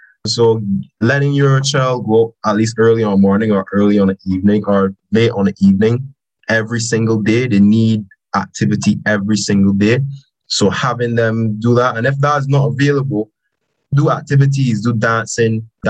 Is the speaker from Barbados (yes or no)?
yes; Barbados; I think from what I've gathered from growing up in Barbados, we see physical activity majority as just an extracurricular.